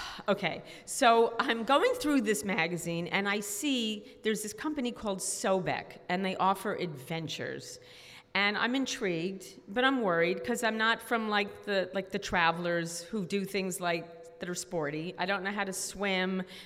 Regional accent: Queens, New York, United States; So, like Tara, I'm from Queens in the house. So it's probably no surprise that I'm not exactly woodsy, not outdoorsy

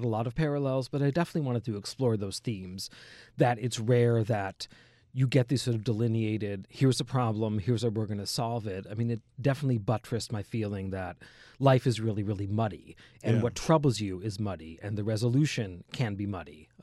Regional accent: New Jersey, United States; Obviously, growing up in South Jersey, being Francis's age

